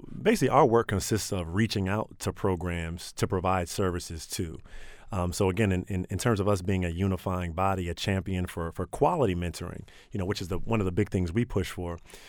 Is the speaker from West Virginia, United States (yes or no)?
no; Maryland, United States; I guess one of my favorite stories to tell is I grew up in Prince George's County.